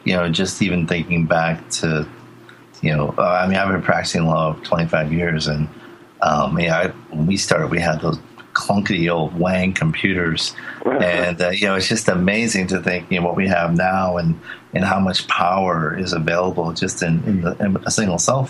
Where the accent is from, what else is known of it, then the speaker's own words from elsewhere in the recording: Rhode Island, United States; As a New Englander. But, I'm from Rhode Island originally.